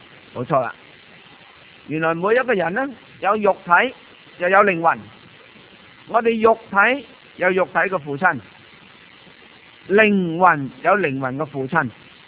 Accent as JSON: {"language": "Cantonese", "country": "China", "said": "我哋信翻我哋中国人自己嘅宗教。"}